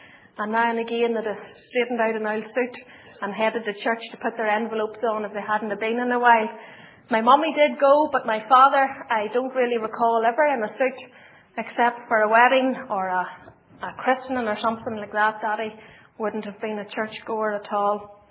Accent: Donaghmore, Northern Ireland, United Kingdom; born there; was born in a wee place called Donaghmore.

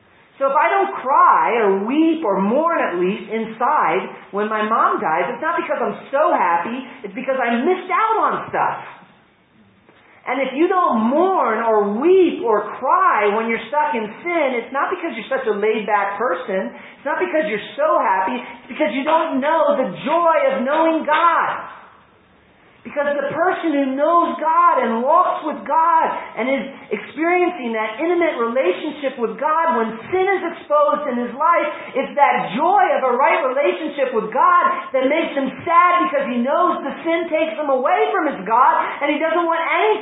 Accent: United States; One of the strange things about my culture, being an American, is that even when we're sad, we're supposed to pretend we're happy.

